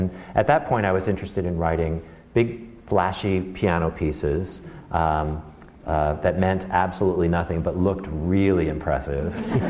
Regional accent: Ohio, United States; also born or lived in Florida / Southern California; I was born in Florida, but we left there when I was, a year old? I'm asking my mother in the front row. About a year old, right? Really? Then we moved to Southern California. And then when I was five, we moved to Ohio.

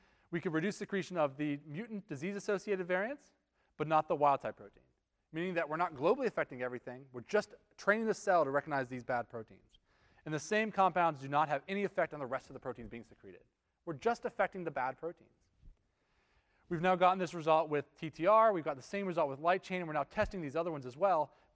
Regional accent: West Virginia, United States; I grew up in West Virginia, and honestly, I never thought I'd be traveling the world like I do now.

